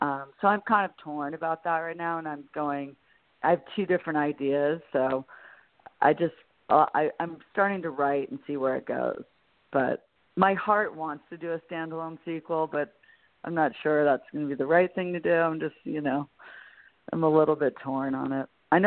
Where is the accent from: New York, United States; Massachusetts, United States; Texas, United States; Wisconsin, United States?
New York, United States; Okay, well, I was raised on Long Island by a single mom, and I have a brother